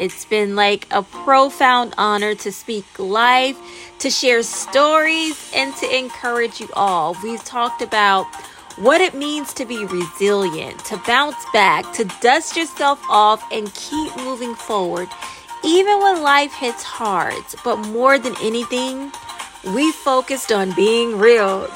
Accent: Orlando, Florida, United States; my hometown, City Beautiful Orlando

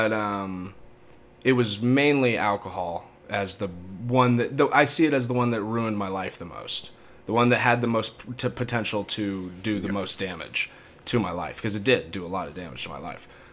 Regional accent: California, United States; Especially where I grew up, too. I grew up in Placer County

